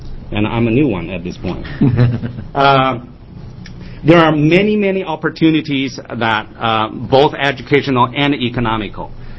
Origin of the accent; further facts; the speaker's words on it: Tianjin, China; making my hometown, which I'm very pleased to present, is Tianjin, is the Shanghai Pudong in the north of China.